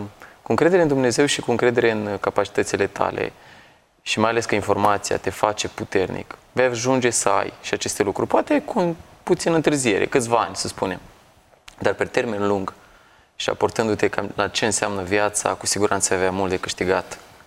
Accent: Pătrăuți, Suceava County, Romania; Acum, mergând acasă, din comuna mea, Pătrăuți, unde m-am născut, în Suceava

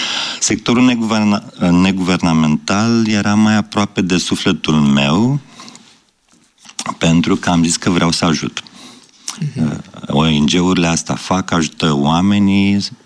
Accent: Galați, Galați County, Romania; now in Bucharest, Romania; Am terminat facultatea de litere în Galați, sunt gălățean de la Dunăre și am venit în București să iau lumea în piept aici.

